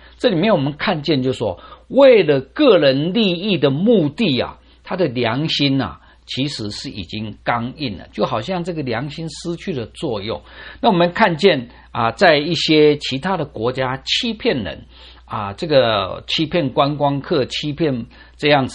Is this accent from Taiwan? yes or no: yes; Taiwan; now in United States; 我从台湾过来，台湾的选举啊，都是用一些扭曲的话语在传播